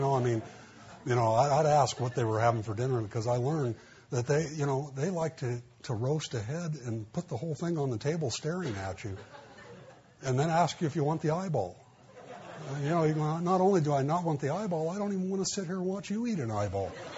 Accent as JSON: {"language": "English", "town": "Montebello", "region": "California", "country": "United States", "tie": "born or raised there", "said": "I grew up in Montebello with a lot of Armenians, a lot of Mexican-American, a lot of Japanese, a lot of Russians. And I was about the only person that I knew that didn't belong to some ethnic group, you know."}